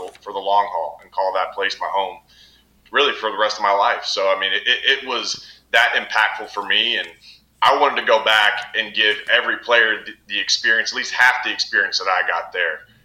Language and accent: English; Houston, Texas, United States; And when I transferred from the University of Houston, I mean, I'm from Houston, so, I mean, that was really my whole circle.